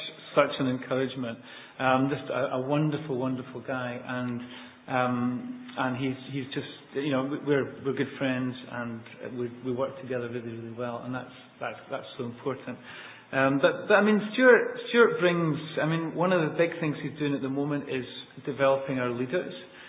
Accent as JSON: {"language": "English", "town": "East Kilbride", "region": "Scotland", "country": "United Kingdom", "tie": "born or raised there", "also_born_or_lived": "Dennistoun", "moved": "as an adult", "lives_now": "Aberdeen, United Kingdom", "said": "No, I was born in Denniston and I was raised in East Kilbride and only moved up to Aberdeen 10 years ago."}